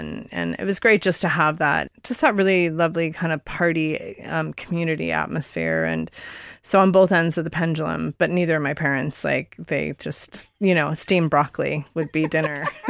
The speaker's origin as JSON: {"language": "English", "town": "Seattle", "region": "Washington", "country": "United States", "tie": "born or raised there", "said": "Yeah, so I grew up in Seattle."}